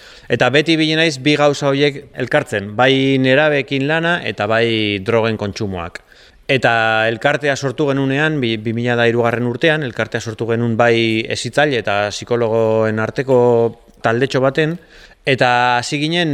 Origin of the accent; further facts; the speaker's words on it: Algorta, Basque Country, Spain; born there; also born or lived in San Sebastián; now in Madrid, Spain; Donostin bizi izan du naiz 30 urtez, baina berez jaiotzez bizkaitarra naiz, algortakoa. Donostin bizi izan du naizenean bilbotarra eta algortara nuanean donostiarra. Baina azkenengo bi urteetan Madrilen bizi naiz